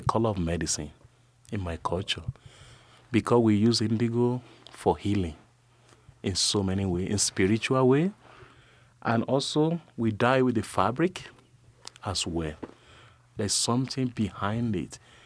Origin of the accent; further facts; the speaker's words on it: Nigeria; I'm from West Africa, Nigeria.